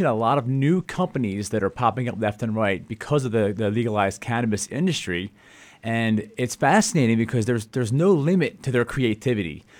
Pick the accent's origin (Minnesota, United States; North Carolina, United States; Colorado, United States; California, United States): Colorado, United States; whenever I mentioned to somebody that I'm from Colorado, they began to laugh and say, really?